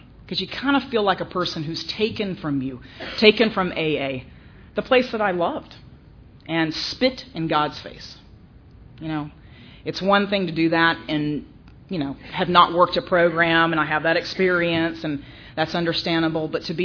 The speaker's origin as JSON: {"language": "English", "town": "Cartersville", "region": "Georgia", "country": "United States", "accent": "twang", "said": "I'm from Cartersville. If I'm around my family for too long, I start talking with a little bit of twang."}